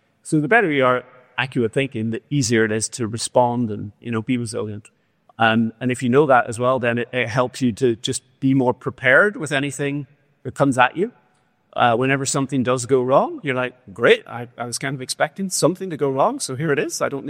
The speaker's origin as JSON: {"language": "English", "country": "Ireland", "tie": "born or raised there", "said": "I grew up an Irish, obviously. I grew up in Ireland"}